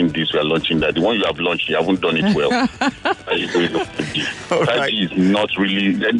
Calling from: Lagos, Nigeria; I'm calling from Lagos.

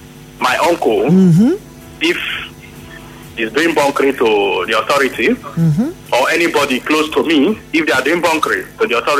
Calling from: Port Harcourt, Rivers, Nigeria; I'm calling from Port Harcourt.

